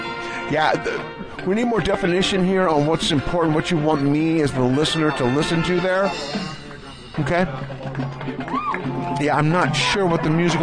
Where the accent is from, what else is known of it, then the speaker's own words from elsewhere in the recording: Hidden Lake, Idaho, United States; I'm from Hidden Lake, Idaho